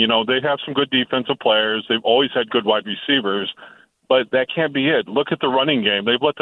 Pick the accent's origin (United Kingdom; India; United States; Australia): United States; Oklahoma; I grew up in Oklahoma, so I'm displaced a little bit. I was in the military, so I'm up in the Midwest now.